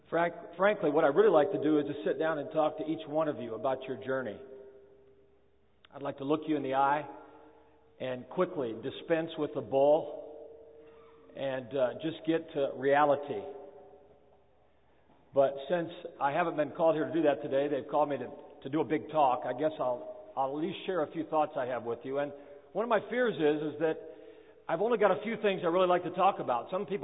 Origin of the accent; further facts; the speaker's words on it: Kokomo, Indiana, United States; Since I was raised in Kokomo, it's always good to be back